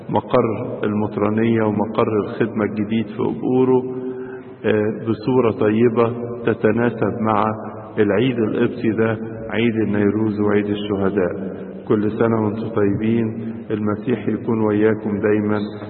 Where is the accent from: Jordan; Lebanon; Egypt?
Egypt; احنا عندنا في مصر بناكلها، انتوا بتاكلوها؟